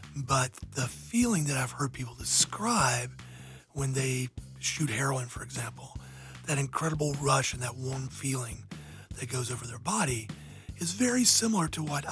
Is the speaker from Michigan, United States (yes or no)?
no; Georgia, United States; I grew up in the Deep South in the coast of Georgia. And my family was a very deep Southern country family.